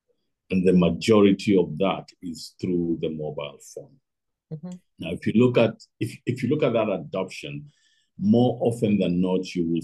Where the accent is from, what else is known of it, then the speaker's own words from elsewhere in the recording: Kenya; In my home country of Kenya, for example, 98% of all digital transactions are through mobile money.